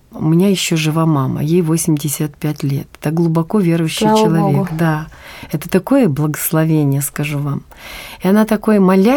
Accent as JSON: {"language": "Russian", "country": "Ukraine", "moved": "yes", "lives_now": "Saint Petersburg, Russia", "said": "Я вот с Украины. И она живет сейчас на Украине. Я живу в Санкт-Петербурге."}